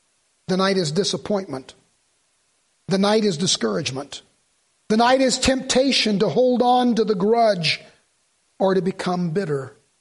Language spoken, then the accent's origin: English; Reading, United States; when I grew up in Reading.